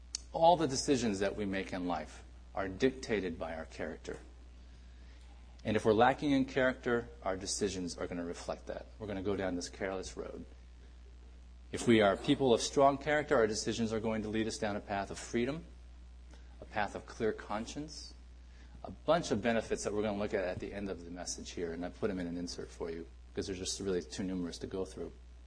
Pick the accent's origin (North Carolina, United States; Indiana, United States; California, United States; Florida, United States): California, United States; And I'm from California, so hey.